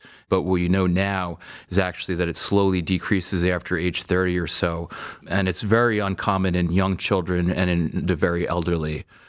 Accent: Stony Brook, New York, United States; Well, I grew up in Stony Brook, Long Island, and I went to a medical school at the University of Vermont

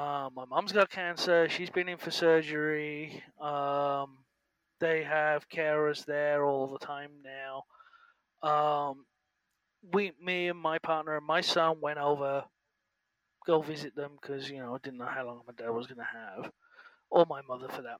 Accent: England, United Kingdom; moved away as an adult; No, I'm from England.

